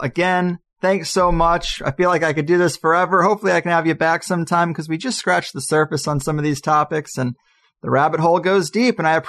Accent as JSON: {"language": "English", "region": "Midwest", "country": "United States", "tie": "born or raised there", "said": "You know, I thought I grew up in Midwest America with a nice white picket fence and a pretty simple Midwest life"}